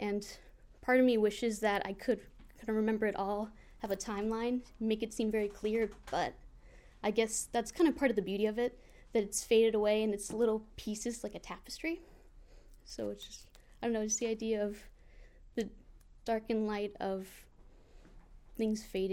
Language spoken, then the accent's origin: English; Dallas, Texas, United States; now in New Jersey, United States; But I was born in Texas, but my family's from the tri-state area, New Jersey mostly. And so my mom and I lived in Dallas, and then every Christmas we would come up to New Jersey. And we actually live there now